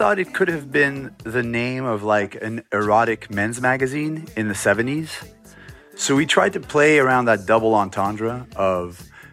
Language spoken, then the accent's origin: English; Montreal, Quebec, Canada; we grew up in Montreal. We met at a French lycée.